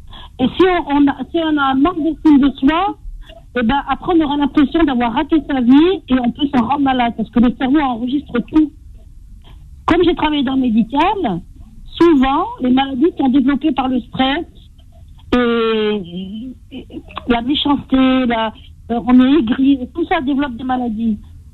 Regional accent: Lyon, Auvergne-Rhône-Alpes, France; Mais si on me manque de respect, par contre, je viens de Lyon.

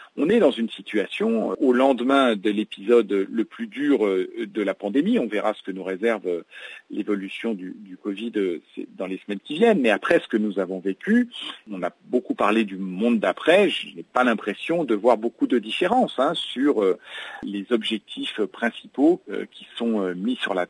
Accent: Île-de-France, France; Vous savez, je suis issu de Seine-Saint-Denis

